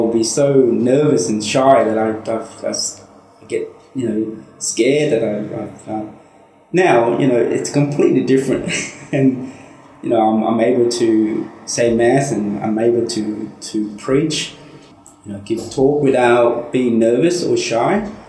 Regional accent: Brisbane, Queensland, Australia; I grew up in Brisbane, so I know the area.

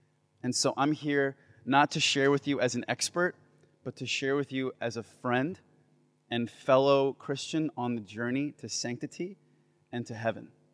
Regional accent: United States; Even though I came from America, big deal. I'm just like you.

